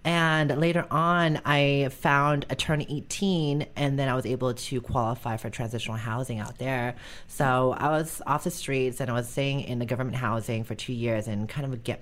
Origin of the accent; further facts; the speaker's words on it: San Francisco, California, United States; Growing up in San Francisco is awesome.